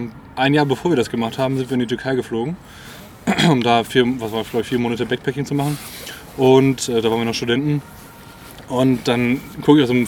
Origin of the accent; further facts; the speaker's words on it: Cologne, North Rhine-Westphalia, Germany; now in Freiburg, Germany; Aus Köln.